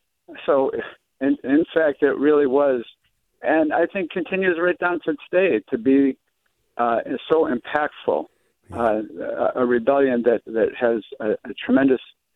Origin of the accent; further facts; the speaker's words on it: Rochester, New York, United States; now in San Francisco, United States; I live in San Francisco now, but I'm from Rochester. I wasn't in New York State when the rebellion happened, but returned shortly after.